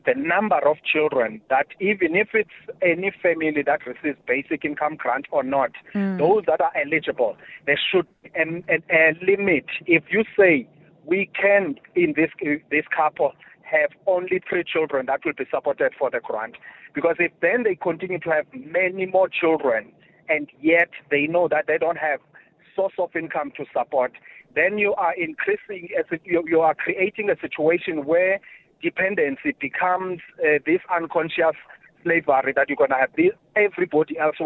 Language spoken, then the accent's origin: English; Eastern Cape, South Africa; I'm from the Eastern Cape, considered the most poorest province, and yet it's supposed to have the potential to be the most productive province.